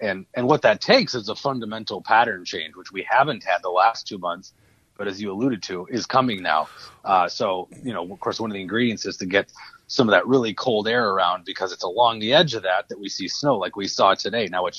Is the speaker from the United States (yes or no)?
yes; Cottage Grove, Minnesota, United States; So my hometown of Cottage Grove, there were some places there that got 5 inches of snow.